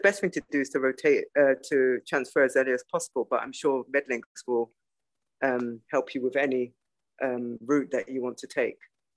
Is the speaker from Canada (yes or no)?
no; United Kingdom; Yes, I'm a British student.